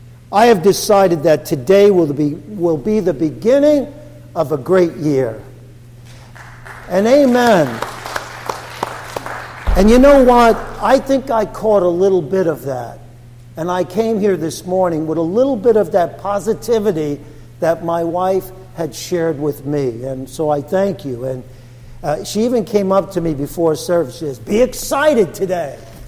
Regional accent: Brooklyn, New York, United States; growing up in Brooklyn, at the stroke of midnight, everybody stuck their heads out the window and pounded on pots and pans.

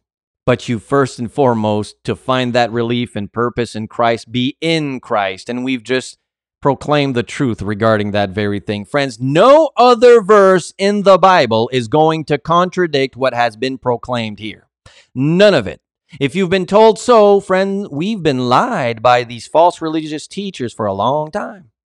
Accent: Canada; Man, it's hard to get that blood out of my soul. Born and raised in Canada, and so here I am.

